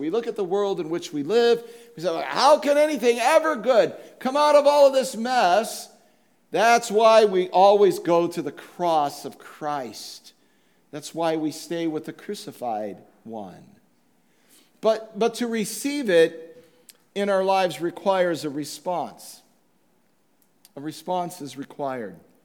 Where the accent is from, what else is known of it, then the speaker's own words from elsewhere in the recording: Midwest, United States; This is a very Midwestern thing. I grew up in the Midwest. This is a very Midwestern thing.